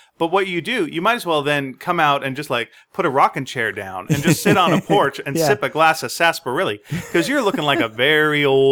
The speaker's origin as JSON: {"language": "English", "country": "Canada", "said": "And as a Canadian, I cannot abide rudeness."}